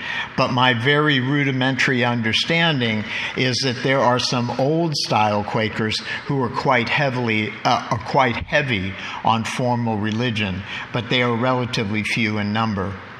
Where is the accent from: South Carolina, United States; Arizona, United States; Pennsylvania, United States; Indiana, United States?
Pennsylvania, United States; Allentown; I was born in Allentown, Pennsylvania in 1958, and I was raised in an immediate family that was not religious.